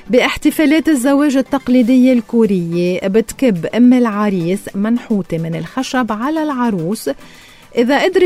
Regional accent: Lebanon; كلنا كلبنانيين

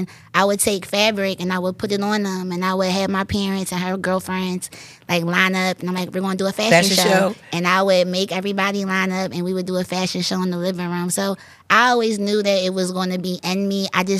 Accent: Philadelphia, Pennsylvania, United States; I am from Philadelphia. I was born and raised in Uptown. I'm an Uptown girl. I ended up moving to the suburbs in Willow Grove.

